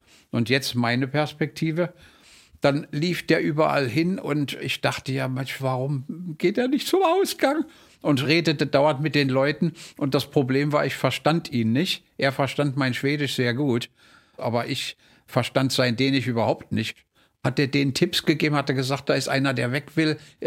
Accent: East Germany, Germany; Und dann sagte ich, ja, ich komme aus der DDR.

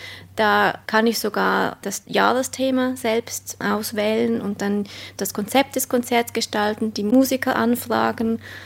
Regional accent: Glarus, Switzerland; Ich stamme auch aus der Schweiz, und zwar ursprünglich aus dem Kanton Glarus. Das ist so ein kleiner Bergkanton.

